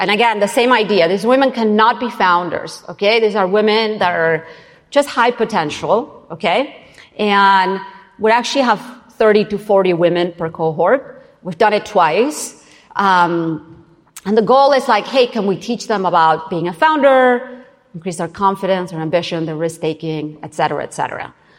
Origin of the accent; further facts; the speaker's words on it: Barcelona, Catalonia, Spain; English is a second language; I'm from Barcelona, Spain. My fellow countrywoman